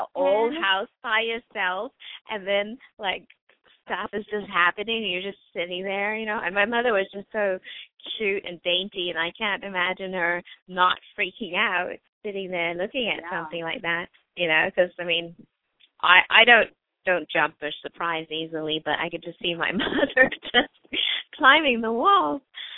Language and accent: English; Denmark; Yeah, I'm originally from Denmark